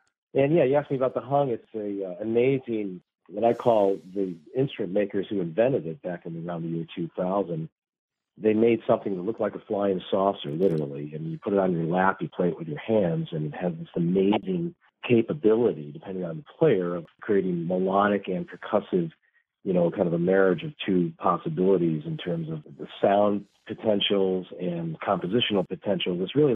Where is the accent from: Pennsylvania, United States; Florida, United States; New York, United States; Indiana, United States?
New York, United States; Geneva; I'm in New York State, where my hometown is Geneva, New York.